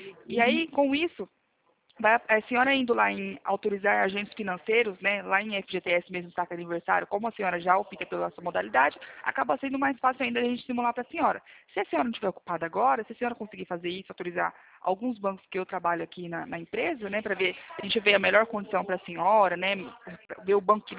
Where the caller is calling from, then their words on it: Presidente Prudente, São Paulo, Brazil; Eu sou correspondente bancária aqui de Presidente Prudente.